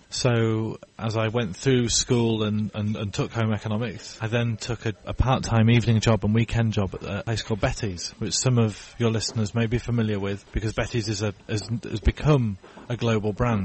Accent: Harrogate, Yorkshire and the Humber, United Kingdom; here in my hometown of Harrogate, North Yorkshire.

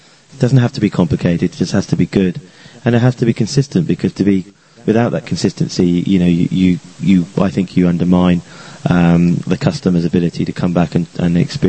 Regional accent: South West England, United Kingdom; I grew up in Devon, so I went to catering college in Exeter, then off to London

